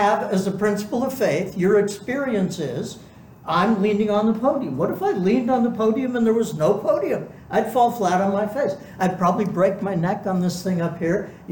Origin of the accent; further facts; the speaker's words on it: California, United States; I grew up in Southern California, we go camping out in the desert a lot.